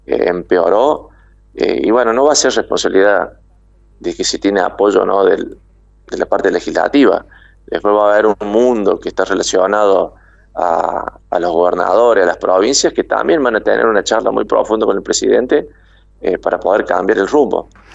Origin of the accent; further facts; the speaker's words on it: Argentina; somos todos argentinos.